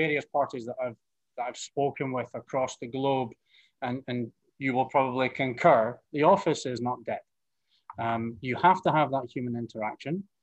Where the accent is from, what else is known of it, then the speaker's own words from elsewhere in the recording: Aberdeen, Scotland, United Kingdom; based in Bonnie, Scotland, in my hometown of Aberdeen.